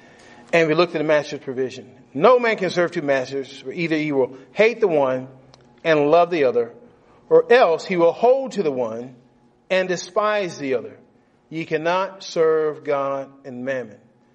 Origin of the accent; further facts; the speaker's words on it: Texas, United States; moved away; So I grew up in Texas. We didn't care if the grass burnt or died or whatever, you know.